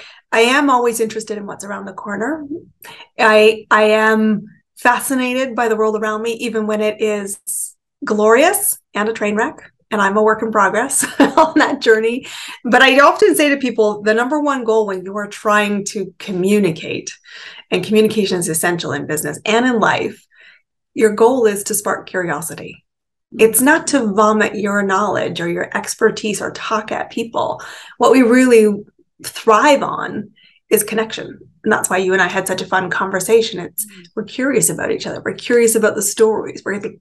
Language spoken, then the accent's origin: English; Canada; born there; I am Canadian born. I have lived in 5 countries, 30 cities, some of them more than once.